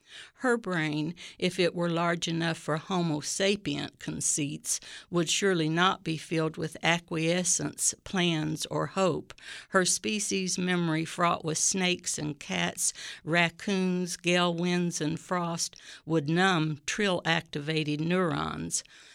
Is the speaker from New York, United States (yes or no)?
no; Xenia, Ohio, United States; I'm from Xenia.